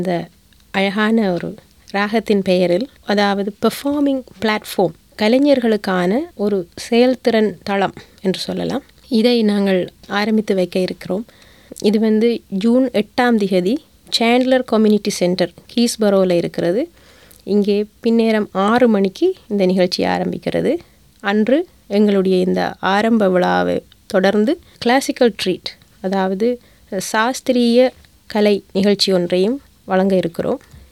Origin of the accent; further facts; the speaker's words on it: Jaffna, Northern Province, Sri Lanka; moved away as an adult; also born or lived in Singapore; now in Melbourne, Australia; நான் யாழ்ப்பாணத்தில் பிறந்து வளர்ந்து யாழ் வேம்படி மகளிர் கல்லூரியில் உயர்கல்வியை முடித்துக்கொண்டு பின்னர் சிங்கப்பூரில் 5 வருடங்களும் கடந்த 15 வருடங்களாக மெல்பர்னிலும் வசித்து வருகிறேன்.